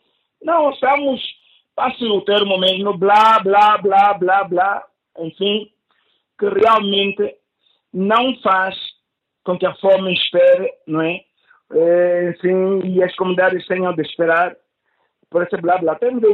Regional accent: Capelongo, Huíla, Angola; A área onde eu cresci, que é a área do Complexo Agrário de Capelongo, enfim, o antigo colonato europeu ali, na área de Matala até Capelongo e Freixel

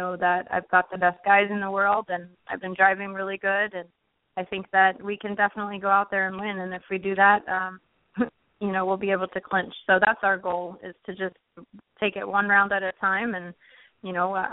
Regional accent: Texas, United States; I'm excited to have gotten the win there in Dallas in my home state.

